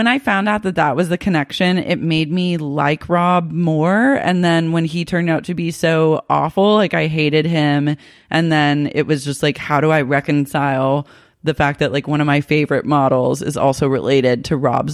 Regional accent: Oklahoma City, Oklahoma, United States; I grew up in Oklahoma City and I feel like I knew like really serious Christians

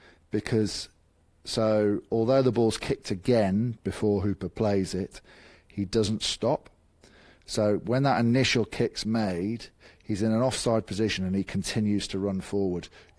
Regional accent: England, United Kingdom; So again, it's very easy to say I'm English, but absolutely right.

